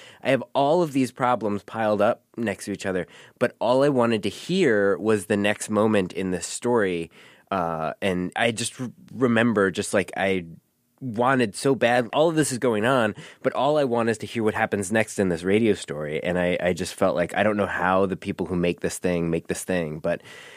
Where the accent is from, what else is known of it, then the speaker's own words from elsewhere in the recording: Milwaukee, Wisconsin, United States; So I grew up in Milwaukee, and I was home visiting my family